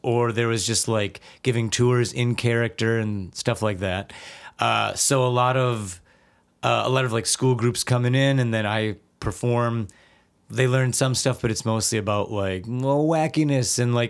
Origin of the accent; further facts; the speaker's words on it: Wauwatosa, Wisconsin, United States; I'm born and raised Wauwatosa, Wisconsin.